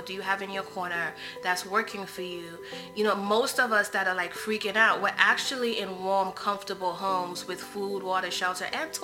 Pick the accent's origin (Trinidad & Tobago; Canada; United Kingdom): Trinidad & Tobago; now in United States; I was born in the Caribbean. I was born in Trinidad. My mom migrated to the U.S. when I was about 6 years old, and I stayed in Trinidad.